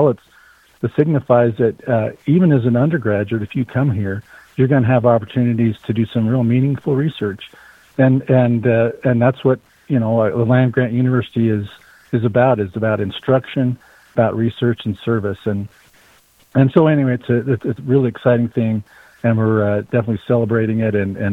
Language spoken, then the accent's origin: English; Riverton, Wyoming, United States; I grew up in Riverton in the 1970s, which was largely built on the uranium industry.